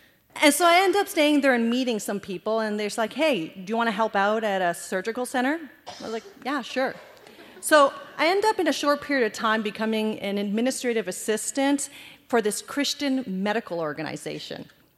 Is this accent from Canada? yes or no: yes; Canada; also born or lived in Afghanistan / Iran / India; My family fled Afghanistan during the Soviet invasion, and we fled to Iran, and then I was moved to India, and then we finally got to Canada as refugees.